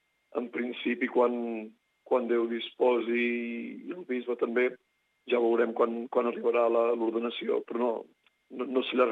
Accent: Banyoles, Catalonia, Spain; Tinc 22 anys, sóc de Banyoles

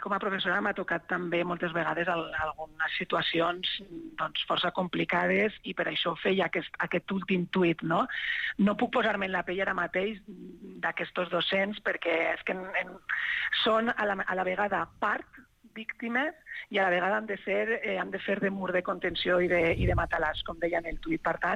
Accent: Banyeres de Mariola, Valencian Community, Spain; now in Badalona, Spain; el meu poble, afortunadament, va quedar fora de la dana, perquè és encara més al sud, és Alacant.

